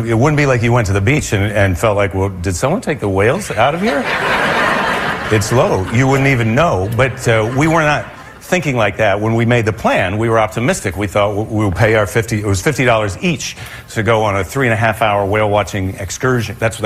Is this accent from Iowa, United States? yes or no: yes; Iowa, United States; I'm from the Midwest. I'm from Iowa, where whale watching was not on the menu.